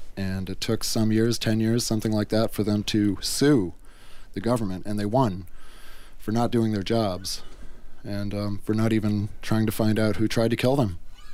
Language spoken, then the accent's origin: English; California, United States; now in Wisconsin, United States; Well, I came here from Northern California for the most part